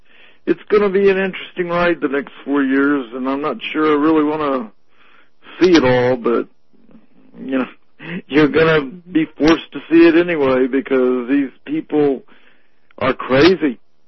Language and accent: English; Tampa, Florida, United States; I'm from Tampa, from the Tampa area.